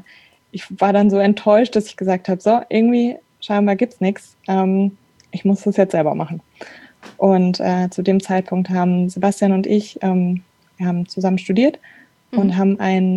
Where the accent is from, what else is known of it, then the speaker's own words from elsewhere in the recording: Frankfurt, Hesse, Germany; now in Darmstadt, Germany; ich bin 25. Ich komme aus Frankfurt, bin aber jetzt schon seit einigen Jahren in Darmstadt.